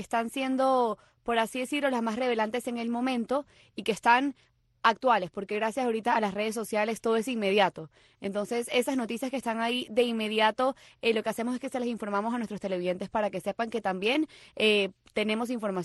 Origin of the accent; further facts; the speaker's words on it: Venezuela; en mi caso yo soy venezolana